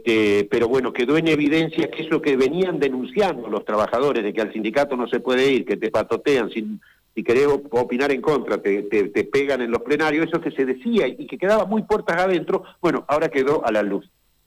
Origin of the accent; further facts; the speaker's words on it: Neuquén, Argentina; Esto ocurrió en todos los que somos neuquinos